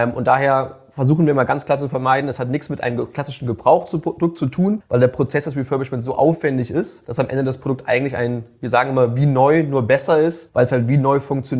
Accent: Hamburg, Germany; Ja, also ich bin Deutscher, ursprünglich aus Hamburg.

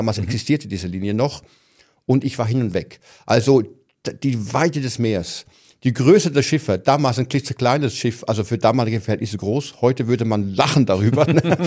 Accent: Lucerne, Switzerland; Dann war ich mal ganz profan in meiner Heimatstadt Luzern.

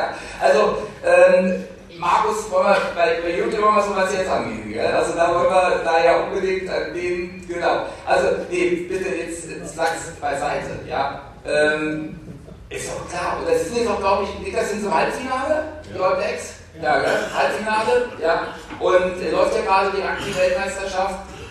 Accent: Hesse, Germany; also ich bin ja Hesse

